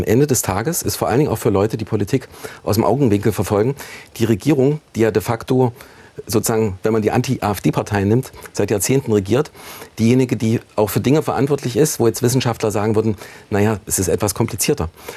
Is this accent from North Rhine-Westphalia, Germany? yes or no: no; Halle, Saxony-Anhalt, Germany; in Halle-Neustadt, in meiner Heimatstadt